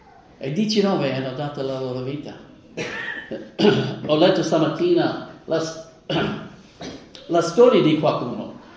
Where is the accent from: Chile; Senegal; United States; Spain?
United States; non sapevo niente di calcio, scusate, ma sono cresciuto in America